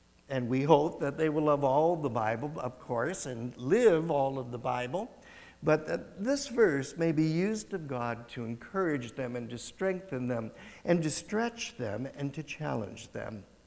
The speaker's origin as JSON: {"language": "English", "town": "Windsor", "region": "Ontario", "country": "Canada", "tie": "born or raised there", "said": "I grew up in Windsor"}